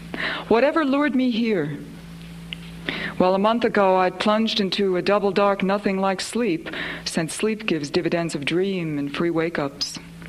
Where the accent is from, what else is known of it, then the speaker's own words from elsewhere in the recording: Troy, New York, United States; I grew up in Troy, New York, and upstate New York has all these classical name places like Ithaca and Syracuse and Troy.